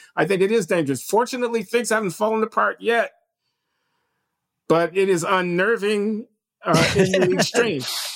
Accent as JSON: {"language": "English", "country": "United States", "said": "I'm an American of middle, upper middle class status."}